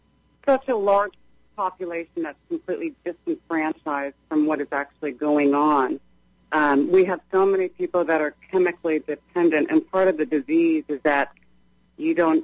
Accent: Seattle, Washington, United States; I grew up in Seattle during the late 80s and 90s.

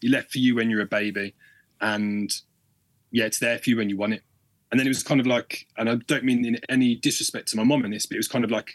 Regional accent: Birmingham, West Midlands, United Kingdom; I was brought up in Birmingham in a multicultural environment, you know, very mixed friends

